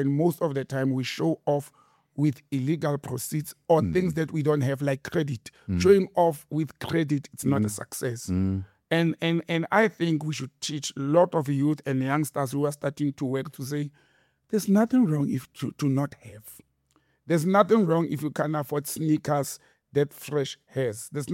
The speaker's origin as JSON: {"language": "English", "town": "Randfontein", "region": "Gauteng", "country": "South Africa", "tie": "born or raised there", "said": "Randfontein, my hometown"}